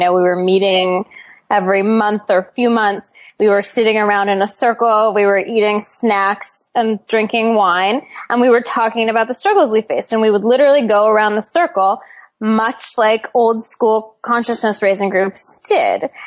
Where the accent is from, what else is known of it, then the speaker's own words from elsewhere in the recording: Seattle, Washington, United States; I had a privileged upbringing. I grew up in Seattle. It's sort of a liberal utopia.